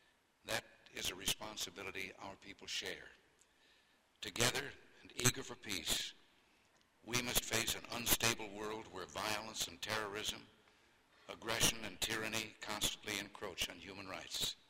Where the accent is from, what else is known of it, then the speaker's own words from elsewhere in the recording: California, United States; on behalf of the people of my home state of California.